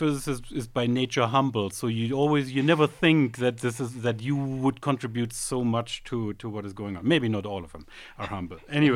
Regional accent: East Germany, Germany; English is a second language; now in United States; I'm originally from East Germany, where mathematics Olympiads were very popular and I participated.

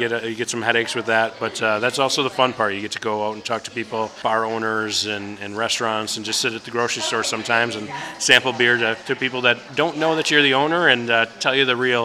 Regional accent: Green Bay, Wisconsin, United States; Like, you know, we're from Green Bay. We root for the Packers, right?

